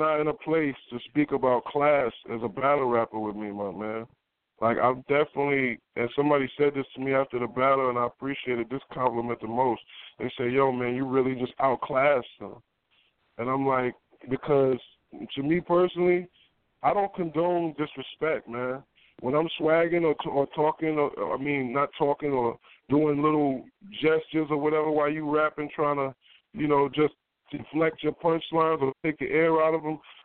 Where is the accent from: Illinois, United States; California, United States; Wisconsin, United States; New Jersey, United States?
New Jersey, United States; I had to fight to have a big mouth. I'm from Jersey.